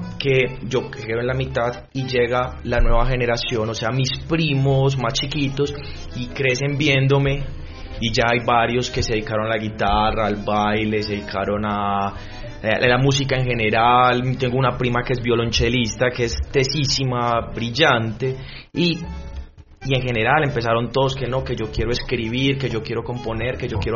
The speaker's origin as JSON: {"language": "Spanish", "town": "Pasto", "region": "Nariño", "country": "Colombia", "accent": "Pasto", "said": "Por mi acento, imagínate."}